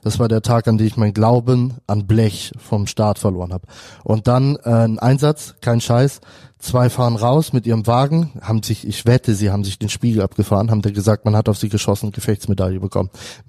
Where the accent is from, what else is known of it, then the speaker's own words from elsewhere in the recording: Schleswig-Holstein, Germany; Den Ort ist Schleswig-Holstein halt. Und sehr ländlich. Zwischen Heide und Rendsburg.